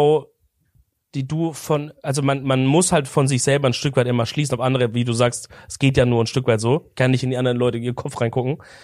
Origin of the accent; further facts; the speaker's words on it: Baden-Württemberg, Germany; ja, ich bin halt Süddeutscher im Herzen, gell? Du kriegst mir aus der Schwabenland auch nicht der Schwabe aus mir, gell?